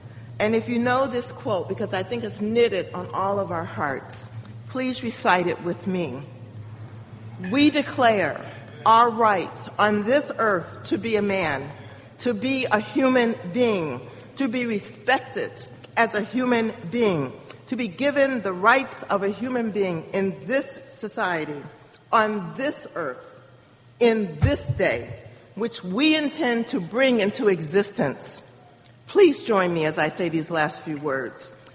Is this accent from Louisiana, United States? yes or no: no; Washington, District of Columbia, United States; For example, I'm from Washington, D.C., and we have a lot of discussions about community policing.